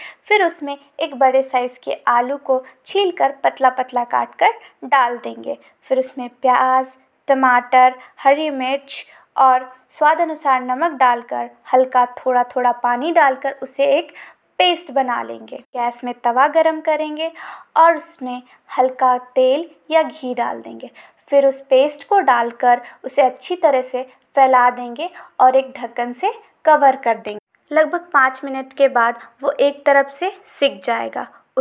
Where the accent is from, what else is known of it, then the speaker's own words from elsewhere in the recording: Ranchi, Jharkhand, India; और मैं रांची से हूँ।